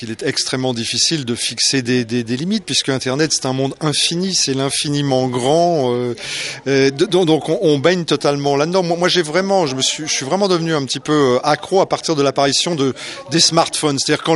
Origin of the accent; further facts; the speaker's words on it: Paris, Île-de-France, France; ce qui n'est pas le cas puisque je suis parisien